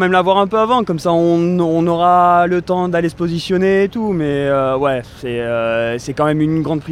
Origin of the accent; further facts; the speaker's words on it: Monaco; je suis natif de Monaco.